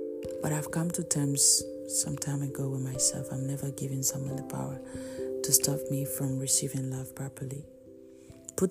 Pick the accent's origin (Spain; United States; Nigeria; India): India; I'm Indian.